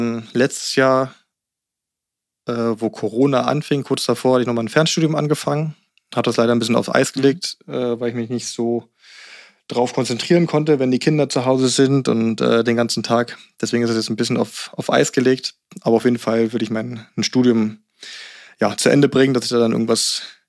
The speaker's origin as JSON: {"language": "German", "region": "Berlin", "country": "Germany", "tie": "born or raised there", "also_born_or_lived": "Rangsdorf", "said": "Ich bin zwar in Berlin aufgewachsen, bis ich 9 war und dann sind wir aufs Land gezogen, auch Rand Berlin dann in Rangsdorf."}